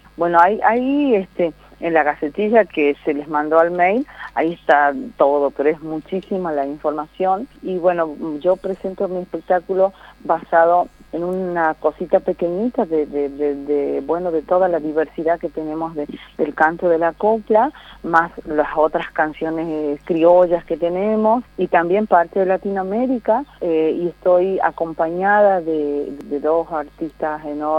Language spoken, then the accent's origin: Spanish; Salta, Argentina; yo que vengo de los Valles Calchaquíes de Salta